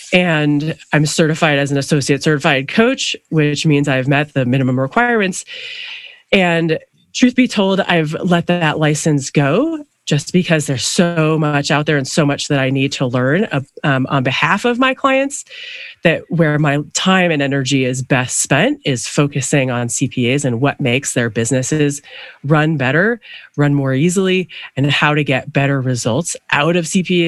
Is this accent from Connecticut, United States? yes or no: yes; New Hartford, Connecticut, United States; The northwest corner, a tiny one-stop light town called New Hartford.